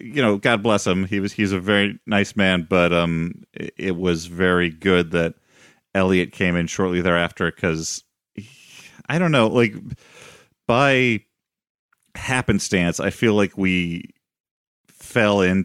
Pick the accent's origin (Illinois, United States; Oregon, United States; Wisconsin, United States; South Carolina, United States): Illinois, United States; Eureka; I grew up in a small town called Eureka, Illinois, which it's got like 5,000 some people who live there now, but it was even smaller when I grew up.